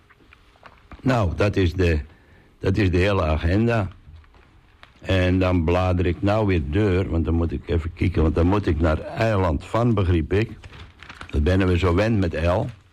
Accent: De Koog, North Holland, Netherlands; also born or lived in Den Helder; Ik ben 34 jaar, ik kom uit de Koog. Maar ik ben in De Helder in het ziekenhuis geboren, dus er staat De Helder in mijn paspoort. Maar vanaf mijn tweede levensdag woonde ik in de Kamerstreet aan de Koog.

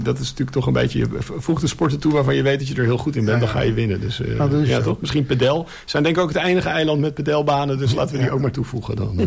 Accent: Almere, Flevoland, Netherlands; Ik ben opgegroeid in Almere, heb daar altijd gewoond. Ik ben ook altijd in de stad wel verhuisd, maar altijd binnen de stad blijven wonen.

